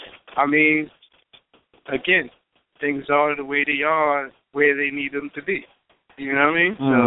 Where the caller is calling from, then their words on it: Queens, New York, United States; Hi, how you doing? … calling from Queens, New York.